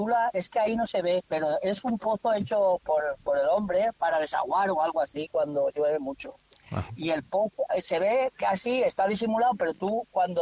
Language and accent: Spanish; Valencia, Valencian Community, Spain; No, nosotros somos de Valencia.